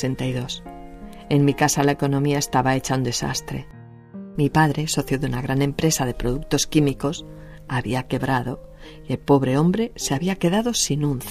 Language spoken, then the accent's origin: Spanish; Spain; como buen español, sin leer antes las condiciones del dichoso contrato